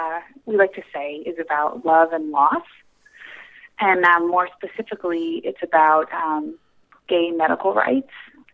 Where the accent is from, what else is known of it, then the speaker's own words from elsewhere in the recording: McAllen, Texas, United States; also born or lived in New York / Los Angeles; I grew up in a small town in Texas named McAllen, which was a lovely, wonderful place to gr